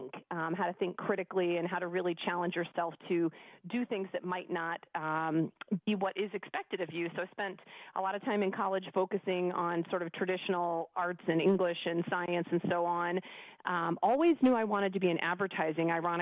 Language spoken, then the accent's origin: English; Ann Arbor, Michigan, United States; I did, actually. Yep, I grew up right here in Ann Arbor. I'm one of four kids